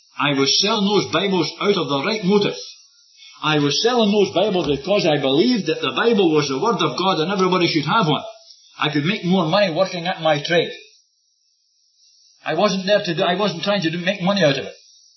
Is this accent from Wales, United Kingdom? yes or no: no; Scotland, United Kingdom; I come from Scotland.